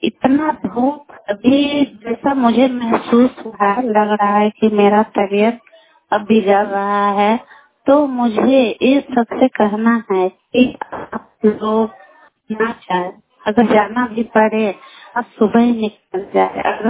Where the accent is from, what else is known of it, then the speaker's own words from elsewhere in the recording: Sinhpura, India; और मैं सिंहपुरा पंचायत की रहने वाली हूँ।